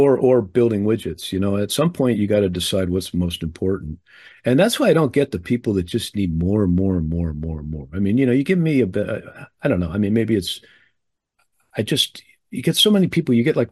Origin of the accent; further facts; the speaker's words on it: United States; I sincerely do care about people, you know, and being an American, I care primarily about other Americans